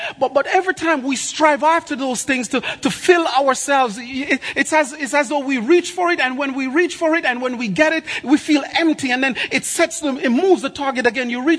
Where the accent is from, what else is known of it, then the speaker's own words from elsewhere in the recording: Jamaica; Now, I'm from Jamaica, and if you know anything about our culture